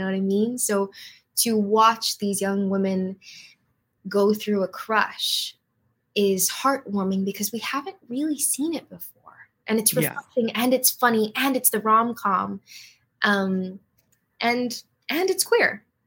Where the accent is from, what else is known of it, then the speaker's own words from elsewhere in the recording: Hawaii, United States; I didn't think of this as like a real career because I was like from Hawaii. I was like, who's going to cast some 14-year-old in Hawaii, you know?